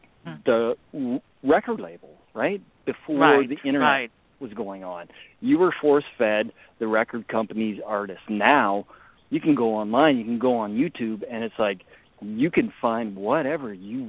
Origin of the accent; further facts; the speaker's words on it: Canada; I do apologize, being a Canadian, wholehearted Canadian.